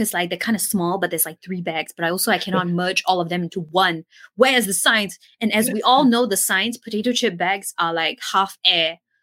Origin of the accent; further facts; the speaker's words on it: Singapore; Like, as a person with a lot of baggage and like as a Singaporean that constantly goes to Bangkok.